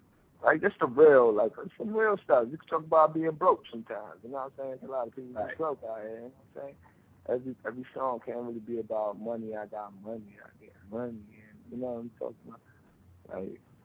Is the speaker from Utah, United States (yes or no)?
no; Brooklyn, New York, United States; But, you know, I'm from Brooklyn, so, you know, it's … you know what I mean … all them type of artists I really grew up on.